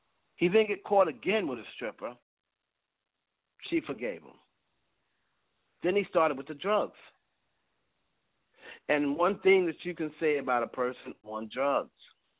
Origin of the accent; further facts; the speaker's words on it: New York, United States; From growing up in New York and from knowing Lamar Odom a long time, Lamar Odom has had drug problems since high school.